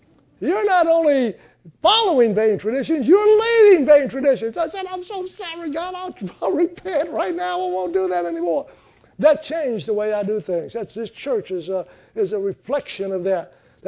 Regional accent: United States; I'm not British, so I don't care about that, all right? I like the New American Standard. I'm American, all right?

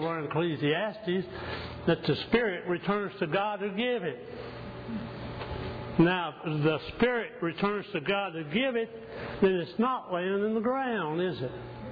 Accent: England, United Kingdom; I don't call it Hades because I'm an Englishman.

